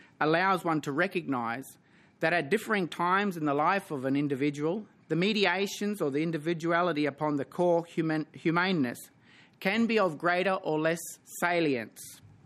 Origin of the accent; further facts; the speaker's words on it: Bundaberg, Queensland, Australia; in my hometown, Bundaberg, and I'm fishing in the Burnett River, knowing that my people have done this for thousands of years, my sense of being Aboriginal is very strong.